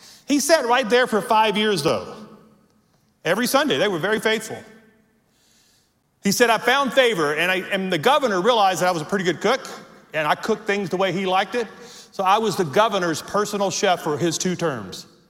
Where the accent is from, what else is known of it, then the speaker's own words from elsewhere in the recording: Louisiana, United States; I'm from Louisiana. We have a lot in common.